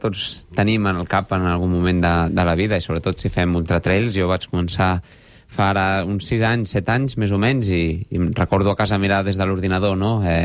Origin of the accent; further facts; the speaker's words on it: Sant Boi de Llobregat, Catalonia, Spain; Jo sóc de Sant Boi